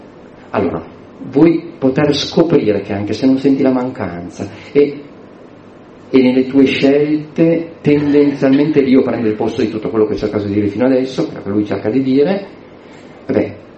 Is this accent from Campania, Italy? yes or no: no; Milan, Lombardy, Italy; Non faccio tutto, anche se sono milanese, non faccio tutto io.